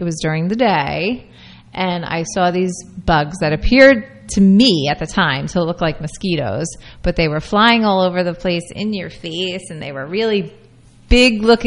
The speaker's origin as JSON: {"language": "English", "town": "South Plainfield", "region": "New Jersey", "country": "United States", "tie": "born or raised there", "said": "So, and I grew up in South Plainfield"}